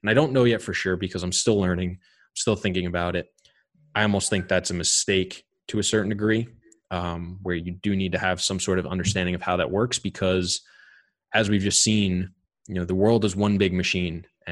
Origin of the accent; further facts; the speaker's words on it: New York, United States; because I'm a New Yorker and I drink tons of coffee